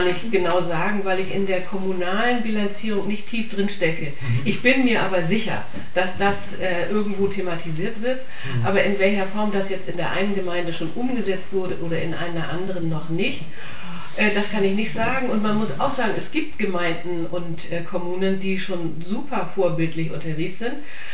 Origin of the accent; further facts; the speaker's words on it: Hamburg, Germany; Ich komme aus Hamburg, ne?